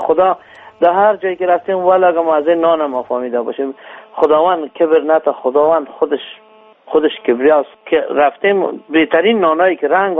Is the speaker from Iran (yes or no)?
no; Afghanistan; چرا نمیرم وطنم مثل زاده از اون خاک استم